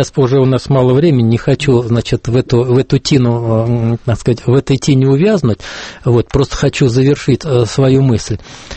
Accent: Moscow, Russia

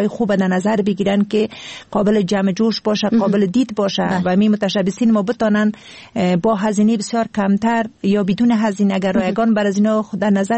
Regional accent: Kabul, Afghanistan; خودم از کابل هستم

